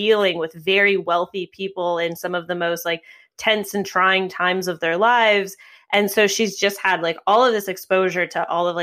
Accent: New York City, New York, United States; none of which were in my hometown of New York City.

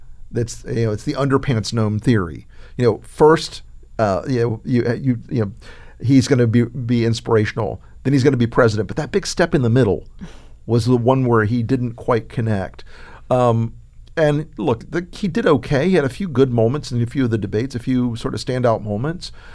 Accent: Tampa, Florida, United States; And by the way, I'm from Tampa originally.

